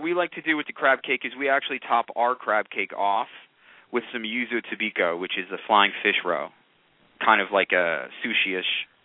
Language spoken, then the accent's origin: English; Chicago, Illinois, United States; Now, I'm from Chicago, and my wife is from Montreal.